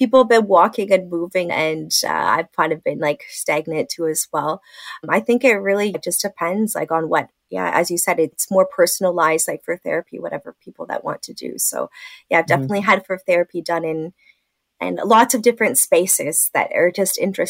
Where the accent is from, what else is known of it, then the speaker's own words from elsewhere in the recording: Dundas, Ontario, Canada; I grew up in Dundas, Ontario, near Hamilton, for people that that are not aware of that.